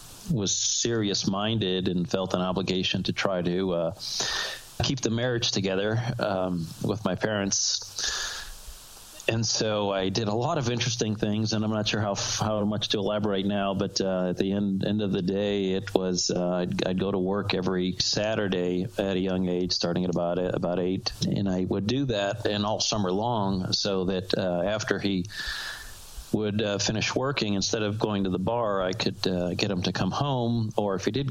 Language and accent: English; Cleveland, Ohio, United States; I grew up in Cleveland, Ohio, and I had three sisters, and I was the second oldest.